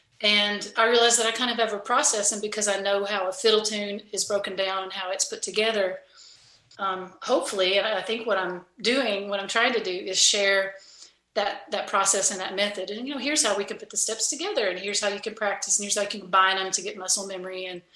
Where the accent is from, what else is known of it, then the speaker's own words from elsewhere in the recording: Kentucky, United States; growing up in Eastern Kentucky, I grew up in a coal company house right between a strip mine and a deep mine that my daddy worked for and that my brothers worked for. And there's a lot of stigma, you know, when you're from Appalachia.